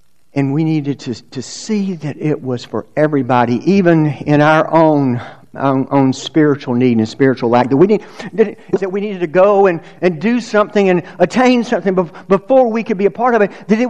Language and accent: English; Georgia, United States; So I grew up on Lake Lanier. We were lake people from the very beginning.